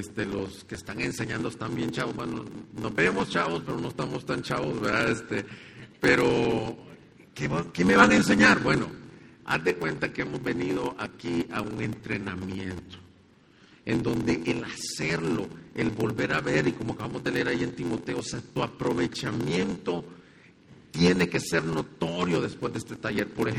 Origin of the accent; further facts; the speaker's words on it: El Salvador; moved away as an adult; now in Ciudad Juárez, Mexico; Y somos salvadoreños los dos. Por eso se me escucha un acento, no es el acento de Juárez, ni de Monterrey, ni de ningún lado del norte. Somos salvadoreños